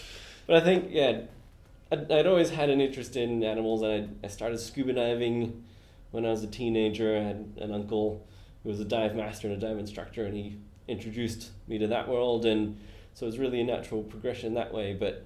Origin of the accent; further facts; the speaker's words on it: Northern Ireland, United Kingdom; born there; I was born in Northern Ireland. 1984.